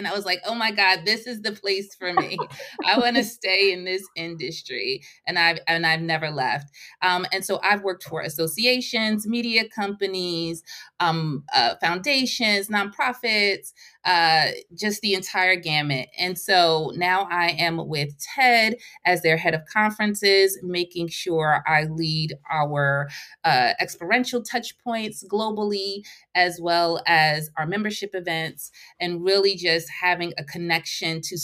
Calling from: Belleville, New Jersey, United States; I am joining you from New Jersey. So even though our corporate office is in Manhattan, I'm based in NJ.

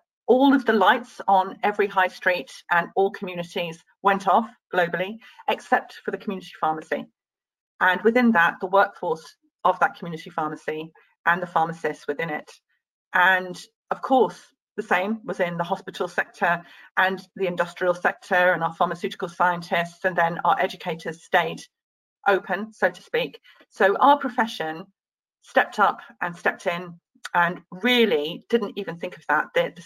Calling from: London, United Kingdom; Today, Jonathan, I'm beaming in from London in the United Kingdom, which has been my main base since March 2020, with a couple of forays into The Hague every now and then.

